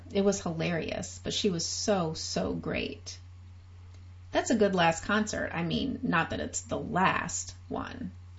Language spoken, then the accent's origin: English; Jacksonville, Florida, United States; You know, I'm from Jacksonville. That's where … are from.